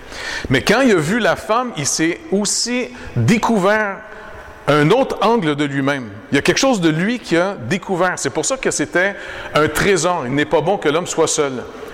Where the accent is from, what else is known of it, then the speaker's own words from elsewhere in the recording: Montreal, Quebec, Canada; now in France; Parce que pour moi, je venais de Montréal, je suis dans le sud de la France